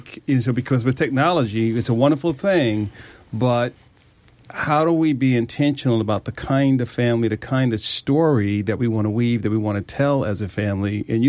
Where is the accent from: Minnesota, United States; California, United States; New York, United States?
New York, United States; Queens; grew up in Queens, and on our front porch, grandma and grandpa would tell stories about the South